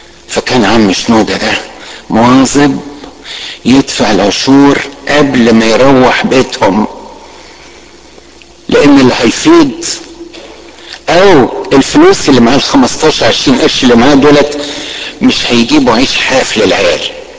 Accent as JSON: {"language": "Arabic", "town": "Alexandria", "region": "Alexandria Governorate", "country": "Egypt", "said": "اذكر واحد كان عندنا في اسكندريه"}